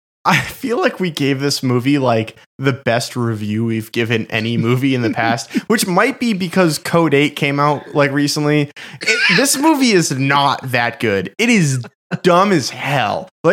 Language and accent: English; Boston, Massachusetts, United States; accent: Boston; Sorry, my Boston accent with those A's is an impossibility, and I'm sorry.